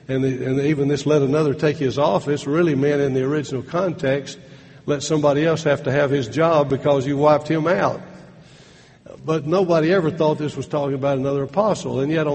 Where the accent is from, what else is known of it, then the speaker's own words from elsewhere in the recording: Athens, Alabama, United States; In the 1970s, for 10 years, I lived in my hometown of Athens, Alabama.